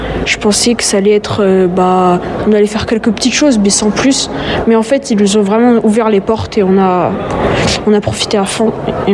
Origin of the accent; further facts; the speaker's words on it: Villeurbanne, Auvergne-Rhône-Alpes, France; Villeurbanne, c'est ma ville natale, c'est là où j'ai grandi et je la représenterai à vie.